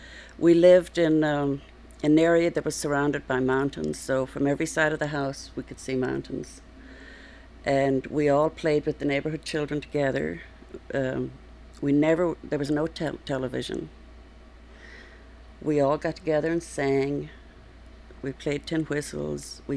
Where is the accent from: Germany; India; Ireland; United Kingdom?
Ireland; Glengarriff, Munster; moved away as an adult; also born or lived in Bantry; now in United States; I was born in Bantry County, Cork, which is the closest town to Glengariff, and Glengariff is where I grew up. It's a very small village, one street village, and I lived a mile from the village.